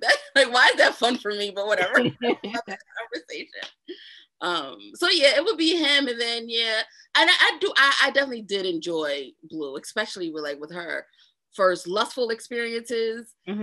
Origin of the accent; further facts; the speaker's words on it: Paterson, New Jersey, United States; Like, I'm from Paterson, but you know, I got the family members, the male family members, and I pretty you know, my great home, great parents.